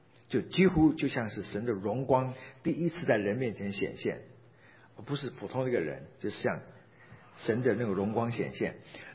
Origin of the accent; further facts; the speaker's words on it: China; 我们中国人也总是很期望在这个社会中有一个包青天。